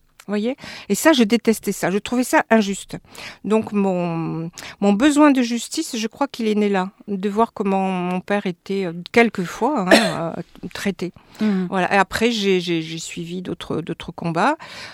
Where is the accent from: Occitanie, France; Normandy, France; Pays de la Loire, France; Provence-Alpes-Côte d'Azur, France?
Provence-Alpes-Côte d'Azur, France; Marseille; je suis une Corse de Marseille. Je suis née d'un papa qui est né dans le Cap Corse, près de Bastia, à la marine de Méria, et d'une maman qui est née à Ajaccio.